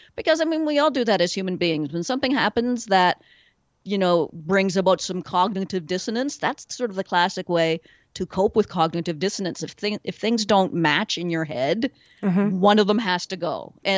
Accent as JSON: {"language": "English", "town": "Edmonton", "region": "Alberta", "country": "Canada", "tie": "born or raised there", "said": "Edmonton happens to be the name of my hometown."}